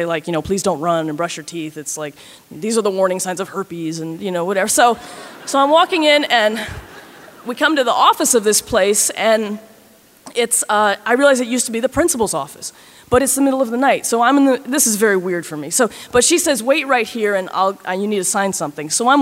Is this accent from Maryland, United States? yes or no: yes; Baltimore, Maryland, United States; And I'm from Baltimore, so when I say somewhere is a bad neighborhood, I know what I'm talking about.